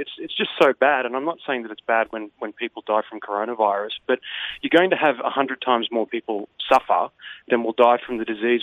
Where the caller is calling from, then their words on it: Poland; I'm calling from Poland.